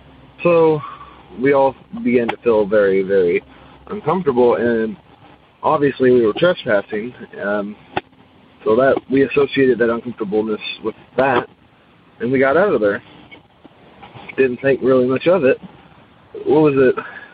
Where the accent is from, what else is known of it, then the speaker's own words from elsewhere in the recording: Louisville, Kentucky, United States; I'm from Louisville, Kentucky.